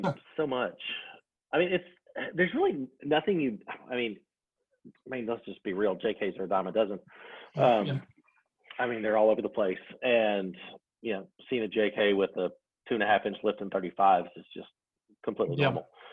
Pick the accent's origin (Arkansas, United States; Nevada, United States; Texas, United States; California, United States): Arkansas, United States; And growing up in Arkansas, we just don't get a lot. I mean, major snow for us when I was a kid was like 3 inches.